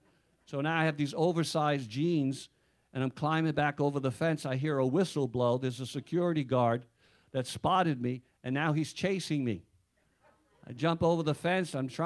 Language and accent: English; Queens, New York, United States; When I was a kid and growing up in Queens, New York, I snuck into a swimming place where it was like by membership only.